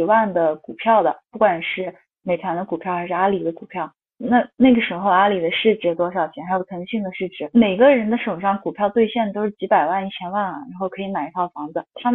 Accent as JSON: {"language": "Chinese", "country": "China", "said": "就跟我们中国人从小熟悉的考级一模一样"}